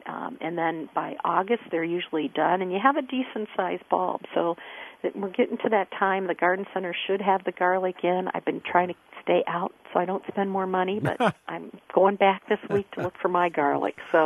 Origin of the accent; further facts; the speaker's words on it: Ohio, United States; friends bought me a Homestead Ohio Buckeye because I'm originally from Ohio